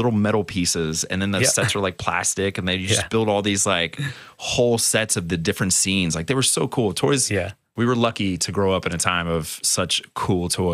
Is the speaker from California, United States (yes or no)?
yes; San Diego, California, United States; When I was growing up in San Diego, like I remember like my parents were always like, they were actually just, they loved movies, but they would never let me watch anything.